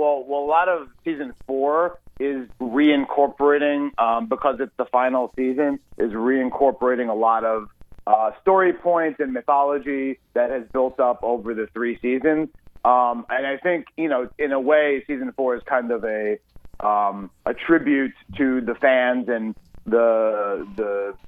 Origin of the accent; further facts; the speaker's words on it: New York City, New York, United States; and I'm from New York originally, so I was kind of like, you know, the specialist, the New York specialist.